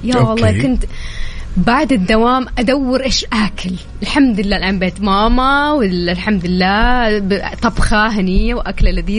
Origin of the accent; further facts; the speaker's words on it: Taif, Makkah Province, Saudi Arabia; born there; تصدق أنه أنا من مواليد الطايف؟